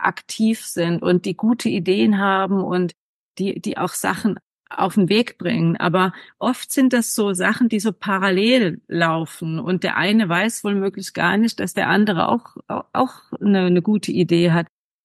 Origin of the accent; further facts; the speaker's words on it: Baden-Württemberg, Germany; ich komme aus dem Schwarzwald, aus einem kleinen Dorf